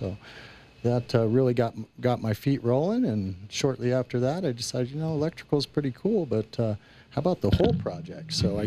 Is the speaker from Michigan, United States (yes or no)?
no; Bailey, Colorado, United States; Well, I am from here in Colorado. So you're a native. I'm a local native here in Colorado, and... I was raised up in the mountains and a nice little town called Bailey.